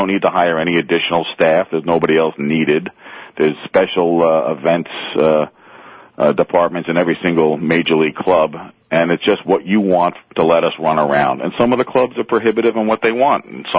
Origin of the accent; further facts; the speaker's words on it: Queens, New York, United States; I grew up in Whitestone, Queens, and when I was 6 years old, the very first game my father ever took me